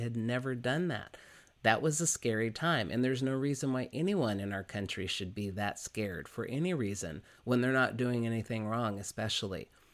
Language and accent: English; the South, United States; you know my story about how I grew up in the South and how I didn't feel like I fit in as a Black man in the white world